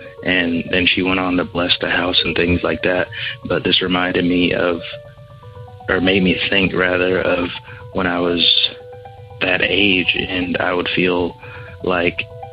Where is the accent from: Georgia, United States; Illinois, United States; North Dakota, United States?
Georgia, United States; I'm from Georgia.